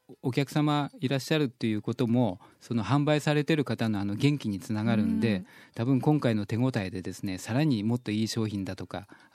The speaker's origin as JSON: {"language": "Japanese", "town": "Yao", "region": "Osaka", "country": "Japan", "tie": "born or raised there", "said": "あの私の出身の八尾にも大きいそのキノコの工場が一つありますね"}